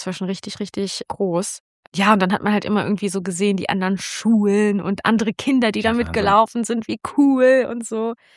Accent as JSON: {"language": "German", "town": "Cologne", "region": "North Rhine-Westphalia", "country": "Germany", "said": "Ich komme ja aus Nippes."}